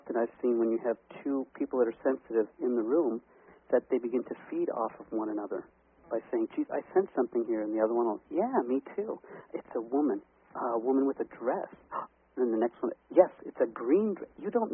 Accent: Montreal, Quebec, Canada; English is a second language; now in United States; I grew up in Montreal in Canada. I learned English so I could come to the United States.

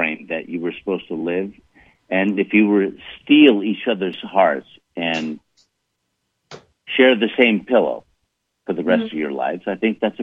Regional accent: Glendale, California, United States; English is a second language; also born or lived in Pasadena; And I was born in Pasadena, California, which is in Southern California, in near LA. And what I learned is in a very highly populated Armenian community, which is Glendale, California

